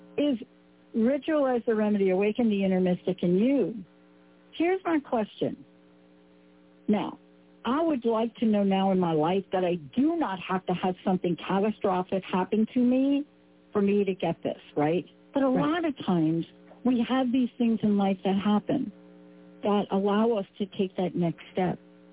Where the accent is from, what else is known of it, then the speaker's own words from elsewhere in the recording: New York City, New York, United States; even growing up in the Bronx?